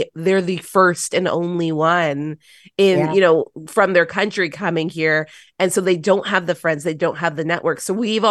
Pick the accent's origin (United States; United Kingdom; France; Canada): Canada; Toronto, Ontario; I grew up in Toronto city housing.